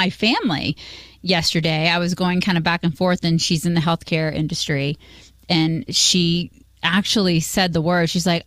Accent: United States; We're American, man.

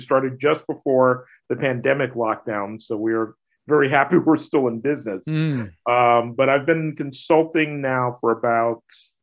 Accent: New York, United States; also born or lived in Texas; I was born in New York State. I lived there and went to school there off and on in my childhood. I also grew up partially in Texas, went to college there in Austin and lived there for quite a while.

